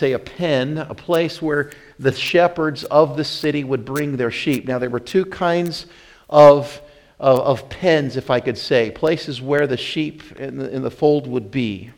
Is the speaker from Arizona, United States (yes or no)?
no; Wyoming, United States; I grew up in Wyoming, and there's a lot more shepherding out there.